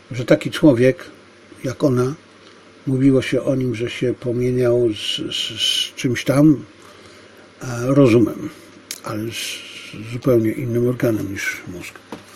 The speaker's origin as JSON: {"language": "Polish", "region": "Silesian Voivodeship", "country": "Poland", "tie": "born or raised there", "said": "tego sformułowania jeszcze z mojego dzieciństwa na Śląsku"}